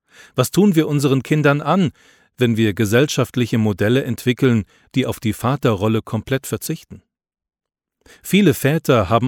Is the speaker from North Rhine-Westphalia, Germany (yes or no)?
no; Jena, Thuringia, Germany; Ammerbach und Nenzdorf, 2 kleinen und unbedeutenden Nestern ganz in der Nähe meiner Heimatstadt Jena